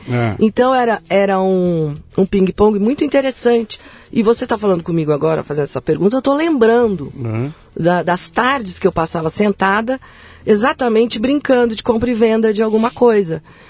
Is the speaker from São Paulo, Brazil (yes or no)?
yes; São José do Rio Preto, São Paulo, Brazil; born there; Eu sou de São José do Rio Preto, e em São José do Rio Preto a gente ainda fala o dono da firma.